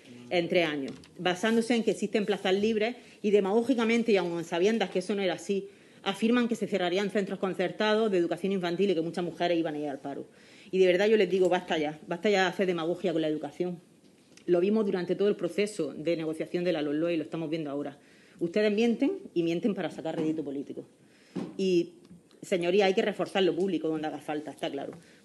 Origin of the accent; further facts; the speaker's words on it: Andalusia, Spain; el Gobierno de las derechas de mi tierra, de Andalucía